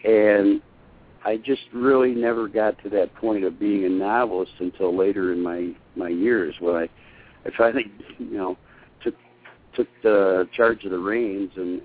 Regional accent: Syracuse, New York, United States; I grew up in Syracuse, New York.

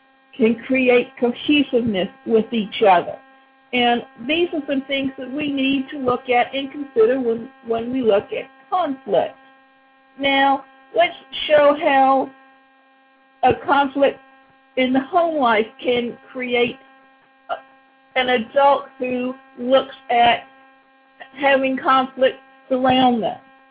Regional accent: Savannah, Georgia, United States; My mother comes from New York, and I grew up in Savannah.

